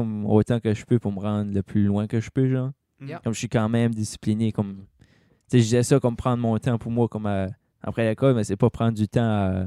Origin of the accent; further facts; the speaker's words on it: Acadia, Canada; moi, je trouve qu'on est acadien, mais on est aussi bilingue, pareil.